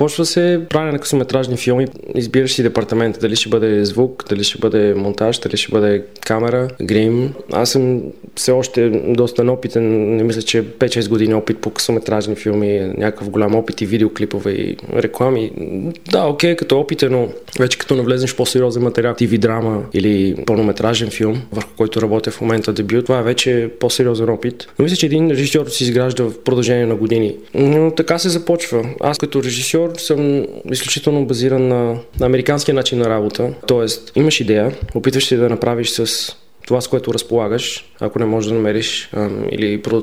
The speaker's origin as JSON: {"language": "Bulgarian", "town": "Blagoevgrad", "region": "Blagoevgrad Province", "country": "Bulgaria", "said": "Аз съм от Благоевград."}